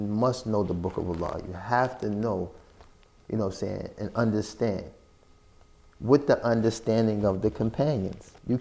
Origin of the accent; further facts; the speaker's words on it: Harlem, New York, United States; You from Bosnia. I've never been to Bosnia. I'm from Harlem.